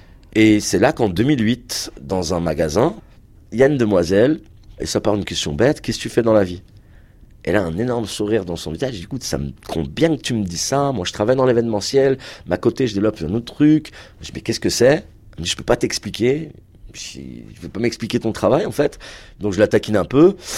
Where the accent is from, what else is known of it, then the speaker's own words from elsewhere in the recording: Stains, Île-de-France, France; Ils sont arrivés en France dans les années 74. Et on a grandi à Stein, petite ville du 93.